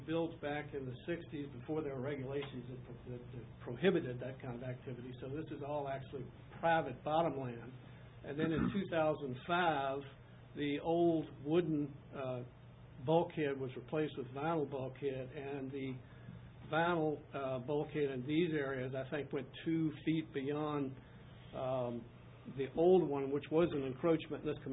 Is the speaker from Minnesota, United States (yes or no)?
no; Irvington, Virginia, United States; I'm from Irvington. I am a lawyer